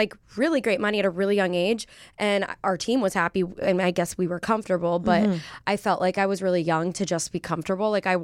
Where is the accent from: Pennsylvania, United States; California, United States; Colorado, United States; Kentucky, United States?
Pennsylvania, United States; I'm a Pennsylvania mm-hmm. girl.